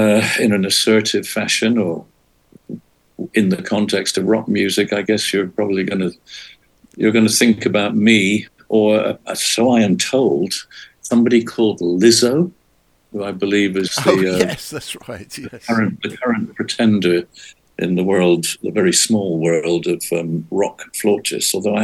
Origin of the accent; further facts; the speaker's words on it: Edinburgh, Scotland, United Kingdom; also born or lived in Dunfermline / Blackpool; Well, I was born in Dunfermline, across the water from Edinburgh. And at the age of three, my parents moved to Edinburgh. So I grew up and went to primary school in Edinburgh.